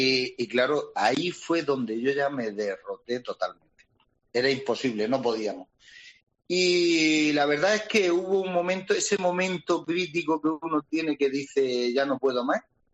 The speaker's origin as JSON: {"language": "Spanish", "town": "El Algar", "region": "Region of Murcia", "country": "Spain", "lives_now": "Los Alcázares, Spain", "said": "Yo no soy de los Alcázares, yo llevo 40 años aquí. Yo soy de un pueblo cercano que se llama El Algar."}